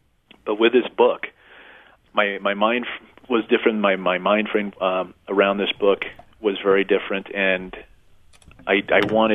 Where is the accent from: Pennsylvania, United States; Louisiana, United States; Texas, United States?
Texas, United States; El Paso; first language Spanish; English is a second language; I'm interested in sort of the beginnings of language as someone who's bilingual, especially growing up in El Paso.